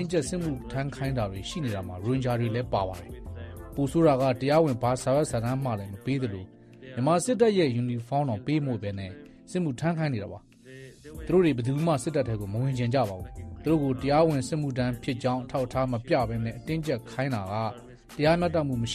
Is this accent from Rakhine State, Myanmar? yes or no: yes; Maungdaw, Rakhine State, Myanmar; born there; ကျွန်တော်ကမောင်နှောမှာမွေးတာပါကျွန်တော်မွေးခဲ့တဲ့လူမှုပတ်ဝန်းကျင်ကအိုးမဲအိမ်မဲနဲ့နေရွှန့်ကွာထွက်ပြေးရတဲ့အခြေအနေတွေလူမျိုးတုံးတပ်ဖြတ်မှုကိုကျင်းပများစွာခံခဲ့ရတဲ့ပတ်ဝန်းကျင်ပေါ့